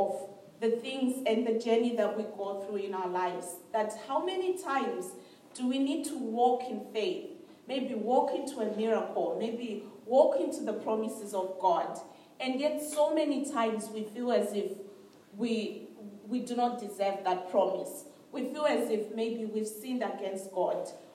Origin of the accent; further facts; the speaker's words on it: Zimbabwe; maybe I come from Zimbabwe, it's a very poor country.